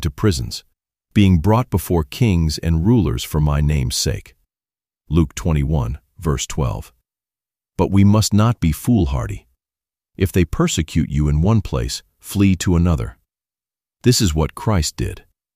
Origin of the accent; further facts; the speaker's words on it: Australia; now in United States; my soul has been burdened over it ever since I came from Australia.